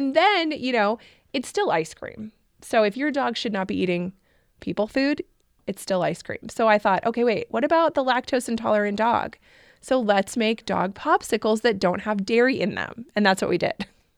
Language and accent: English; Bigfork, Montana, United States; And I grew up in Big Fork, and so it's right on the edge of Flathead Lake. It's very touristy.